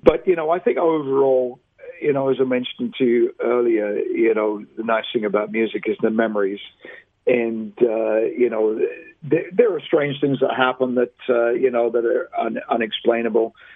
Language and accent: English; England, United Kingdom; I'm originally from England, so it's easy for me to keep up an English accent